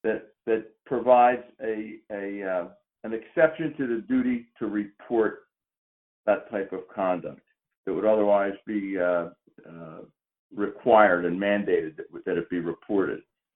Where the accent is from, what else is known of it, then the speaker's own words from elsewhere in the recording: Pennsylvania, United States; First and foremost, caveat, I'm from Pennsylvania.